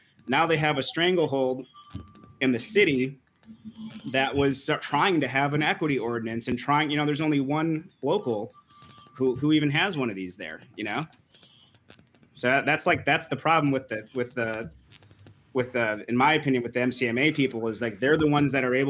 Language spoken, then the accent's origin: English; Grand Rapids, Michigan, United States; so I'm from Grand Rapids and 315 got like three or four stores in Grand Rapids.